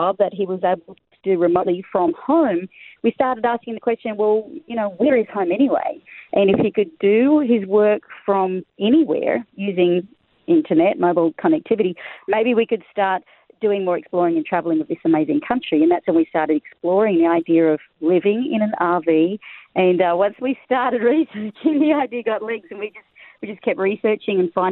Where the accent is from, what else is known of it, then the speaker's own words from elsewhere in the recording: Australia; now in United States; if you can't tell from the accent, Robin, somebody might be wondering, I'm Australian, but I've been living in the U.S. for 10 years.